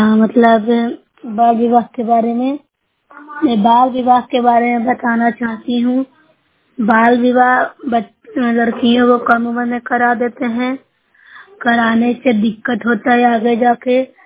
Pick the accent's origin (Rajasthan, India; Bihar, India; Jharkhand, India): Bihar, India; मैं नौसेरा ब्लॉक से हूँ, जिला नालंदा की निवासी हूँ।